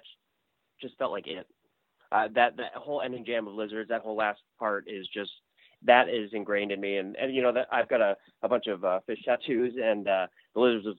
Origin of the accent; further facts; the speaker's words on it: Keene, New Hampshire, United States; And so my hometown is Keene, New Hampshire. So it's kind of the southwestern corner of New Hampshire.